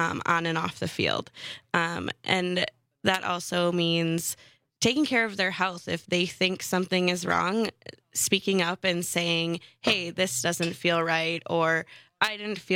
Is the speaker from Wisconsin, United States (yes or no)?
yes; Oconomowoc, Wisconsin, United States; I was born and raised in Oconomowoc, so they live on a lake.